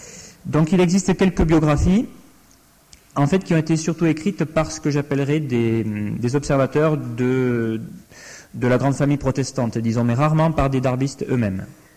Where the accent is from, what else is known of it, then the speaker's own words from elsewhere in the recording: Nouvelle-Aquitaine, France; dans le Béarn, d'où je suis originaire